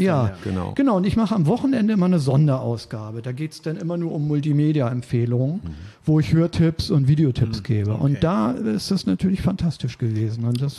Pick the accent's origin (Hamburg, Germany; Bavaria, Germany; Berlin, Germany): Berlin, Germany; ich bin eigentlich Ur-Berliner